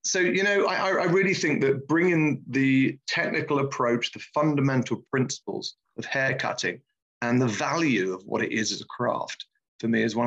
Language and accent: English; England, United Kingdom; now in Norway; I'm from England, yes, just outside London.